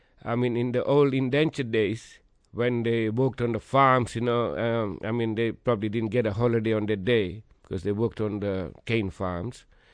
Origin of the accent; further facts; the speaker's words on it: Gujarat, India; I mean, I'm a Gujarati from the Gujarat region of India.